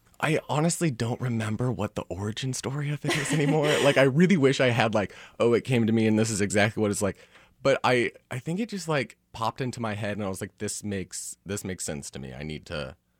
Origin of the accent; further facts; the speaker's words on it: Kansas City, Missouri, United States; So I'm originally from Kansas City. I grew up in Brookside, and then I went to Catholic grade school and high school, which is always fun.